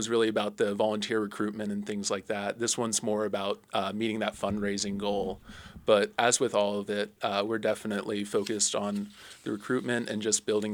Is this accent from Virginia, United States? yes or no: yes; McLean, Virginia, United States; now in Juneau, United States; I'm originally from outside of D.C., McLean, Virginia.